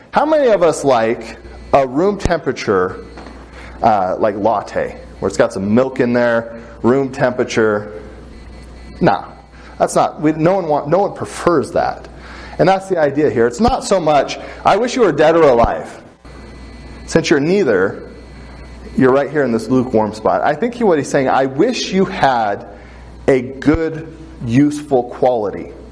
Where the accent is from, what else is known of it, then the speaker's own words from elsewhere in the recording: Washington, United States; I grew up near Mount Rainier, and there's this lake called